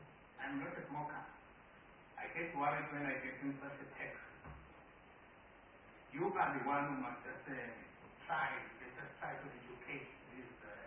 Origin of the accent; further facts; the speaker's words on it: KwaZulu-Natal, South Africa; I'm a man from KwaZulu-Natal, from the royal family.